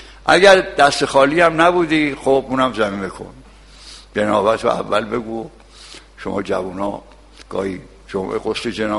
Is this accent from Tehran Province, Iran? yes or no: no; Kashan, Isfahan, Iran; من خوشحالم گاهی یادم میاد کاشی هم، چون کاشان غیر شهر دیگه است